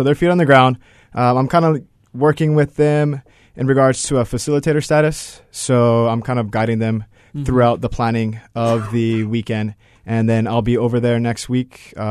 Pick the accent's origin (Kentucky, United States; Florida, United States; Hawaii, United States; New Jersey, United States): Hawaii, United States; So I'm originally from Maui